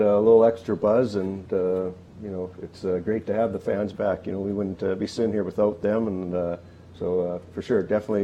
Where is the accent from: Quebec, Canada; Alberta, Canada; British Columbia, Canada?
Alberta, Canada; Calgary; So born and raised in Calgary, Alberta